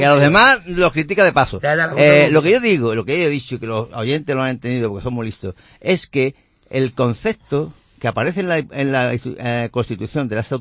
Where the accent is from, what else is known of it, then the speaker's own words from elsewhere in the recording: Málaga, Andalusia, Spain; yo como ciudadano malagueño lo digo